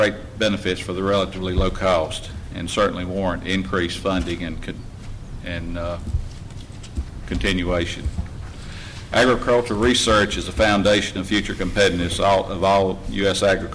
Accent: Canton, Mississippi, United States; from Canton, Mississippi. I'm a fourth-generation corn and soybean farmer

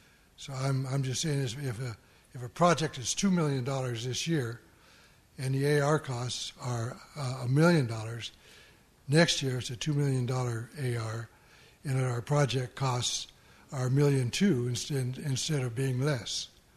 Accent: Colorado, United States; from Colorado, and I'm a retired businessman

